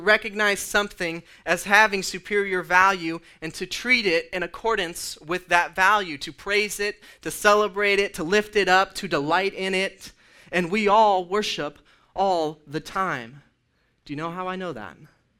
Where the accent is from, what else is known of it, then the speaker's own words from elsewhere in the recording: Indiana, United States; All that it means is that I'm from Indiana. People from Indiana are called Hoosiers.